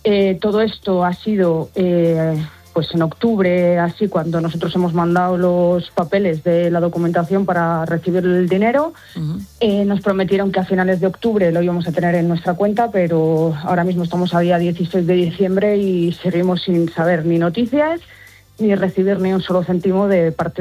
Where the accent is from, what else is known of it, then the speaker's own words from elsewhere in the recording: Castile and León, Spain; yo te puedo hablar de mi pueblo, que es lo que se quemó